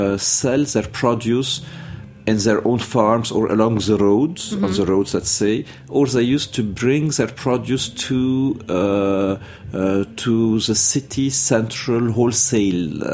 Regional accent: Jeita, Keserwan-Jbeil, Lebanon; I was born in Lebanon, raised in Lebanon, in a small village called Jaita near Beirut, outskirts of Beirut.

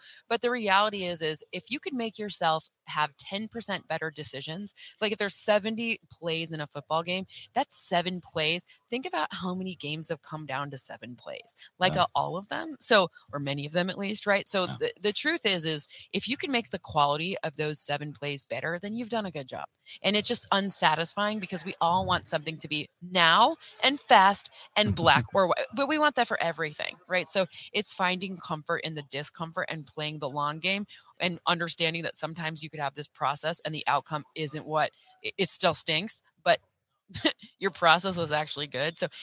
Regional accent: Michigan, United States; It's so weird because I'm from Michigan

